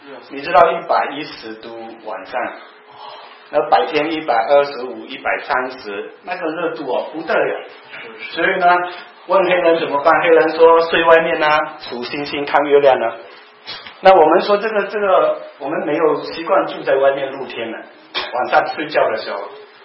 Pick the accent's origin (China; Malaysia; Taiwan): Malaysia; 我们在马来西亚，我是在马来西亚长大